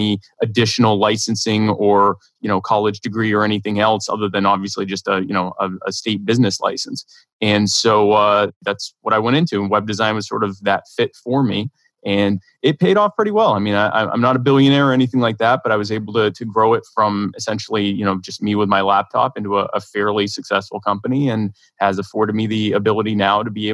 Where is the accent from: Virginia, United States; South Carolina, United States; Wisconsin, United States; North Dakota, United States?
South Carolina, United States; Myrtle Beach; So I am from the Myrtle Beach area, and I started a web design company back in my teens in 1999